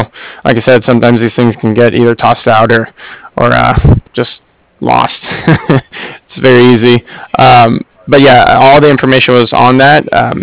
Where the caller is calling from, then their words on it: Cardiff, Wales, United Kingdom; I'm calling from Cardiff. That's C-A-R-D-I-F-F, as in Frank Frank.